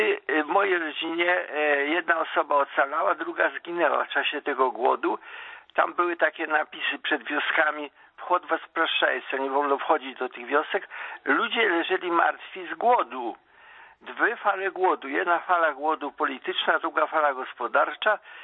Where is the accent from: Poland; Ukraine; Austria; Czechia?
Ukraine; Volyn Oblast; ja jestem z Kresa, z Wołynia, pochodzę, cudem ocalałem.